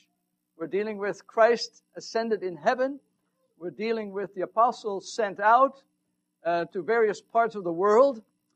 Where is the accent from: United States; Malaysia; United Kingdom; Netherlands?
Netherlands; And as I grew up in the Netherlands